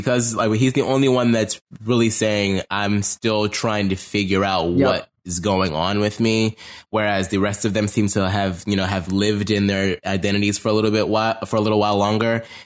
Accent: Pittsburgh, Pennsylvania, United States; I grew up in Pittsburgh, like right next to Ohio. I know how it is.

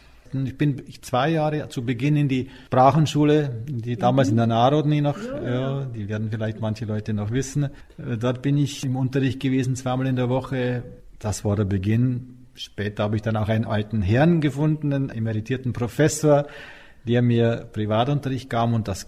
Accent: Bavaria, Germany; now in Prague, Czech Republic; Ich komme ja aus Bayern, eigentlich aber sehr grenznah. Ich komme ja aus dem vorderen Bayerischen Wald. Das ist die Gegend zwischen Regensburg und Thomaslitze oder Taus, je nachdem.

